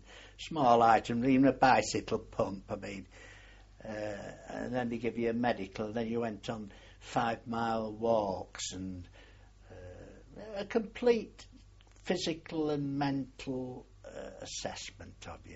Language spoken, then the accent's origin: English; Manchester, North West England, United Kingdom; they posted me to the RAOC company, which was situated in Manchester, my hometown.